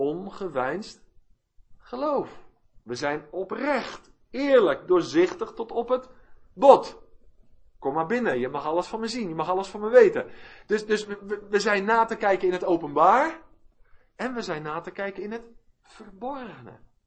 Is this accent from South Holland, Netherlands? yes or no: yes; South Holland, Netherlands; Ik kom uit het Westland, van origine, en het Westland staat bekend om zijn glastuinbouw.